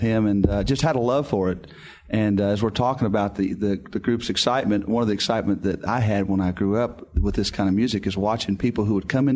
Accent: Houston, Texas, United States; I grew up in Houston, Texas.

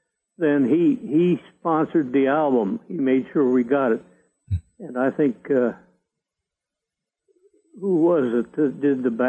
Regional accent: Dayton, Ohio, United States; also born or lived in Indiana; I was born in Indiana, in Lake Country, up in northern Indiana. Then when we were, I went to Dayton, Ohio, I guess, when I was 15.

